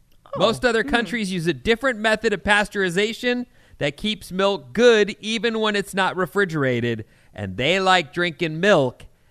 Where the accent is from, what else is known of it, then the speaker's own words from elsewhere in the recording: Irvine, California, United States; I grew up in Irvine